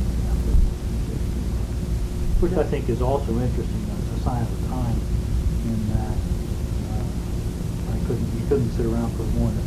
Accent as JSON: {"language": "English", "town": "Salem", "region": "Ohio", "country": "United States", "tie": "born or raised there", "also_born_or_lived": "Valero, Ohio", "said": "I was born in Valero, Ohio, August 29, 1946. But I grew up in Salem, Ohio. We lived there when I was about 5 years old."}